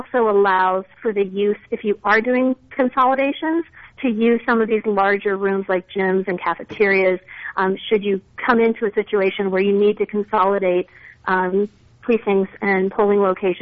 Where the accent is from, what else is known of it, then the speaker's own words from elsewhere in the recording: Minnesota, United States; and I grew up in Minnesota, I know these things can happen and can be devastating